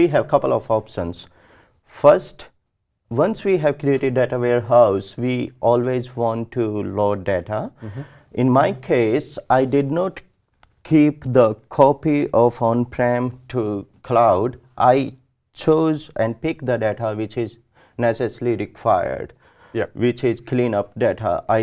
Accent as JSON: {"language": "English", "country": "Canada", "said": "I'm choosing location Canada Central because I'm from Canada and my maximum clients are from there."}